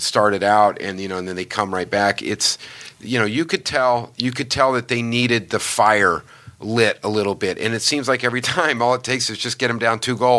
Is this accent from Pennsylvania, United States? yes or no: no; Oklahoma, United States; I'm from Oklahoma.